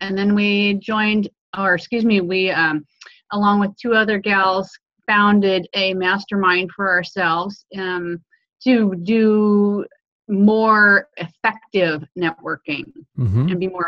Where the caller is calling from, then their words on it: Vancouver, Washington, United States; I'm in Vancouver, Washington